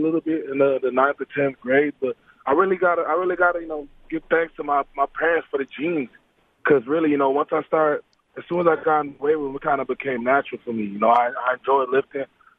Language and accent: English; Ottawa, Ontario, Canada; even though I lived in Ottawa, Ontario, for most of my life, you know, my parents were born and raised in Jamaica. So I really, you know, I consider as a myself, you know, Canadian kid living in a Jamaican household.